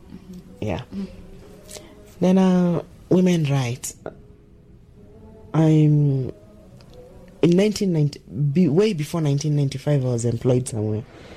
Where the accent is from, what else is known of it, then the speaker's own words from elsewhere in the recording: Kibera, Nairobi, Kenya; I am the female Kenya Nubian cultural ambassador. I live in Kibera. I was born in Kibera, raised in Kibera, educated elsewhere, but still came back to Kibera. My roots are here.